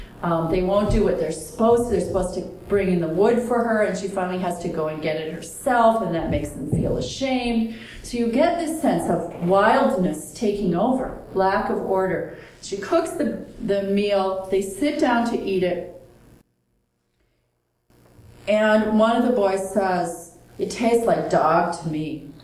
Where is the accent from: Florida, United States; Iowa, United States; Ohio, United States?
Iowa, United States; Now, I got to tell you, I grew up in Iowa.